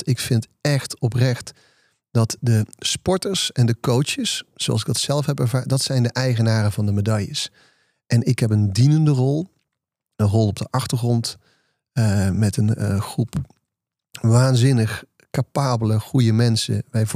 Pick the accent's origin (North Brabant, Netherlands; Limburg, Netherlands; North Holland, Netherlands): North Brabant, Netherlands; Geldrop; Want zoals je weet, kom ik uit Gelderop.